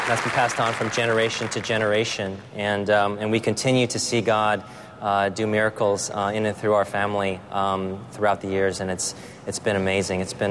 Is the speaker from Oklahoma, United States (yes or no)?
no; San Diego, California, United States; I grew up in San Diego where there were not a whole lot of Asians in school.